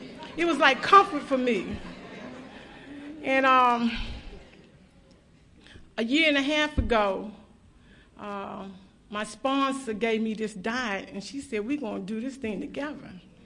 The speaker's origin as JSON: {"language": "English", "town": "Washington", "region": "District of Columbia", "country": "United States", "said": "I'm an addict from Washington, D.C."}